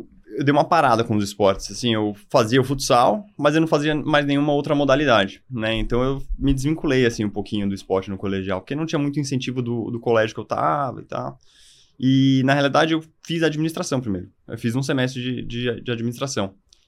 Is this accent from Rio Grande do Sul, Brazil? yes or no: no; Bugaçu, São Paulo, Brazil; Eu nasci em São Paulo, mas eu cresci em Bugaçu, que é aqui próximo de São Paulo, né? Uma horinha.